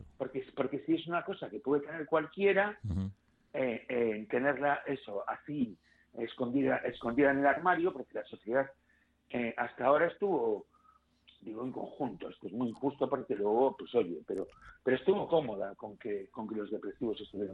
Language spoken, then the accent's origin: Spanish; Galicia, Spain; Yo, bueno, soy gallego y siendo gallego soy especialmente individualista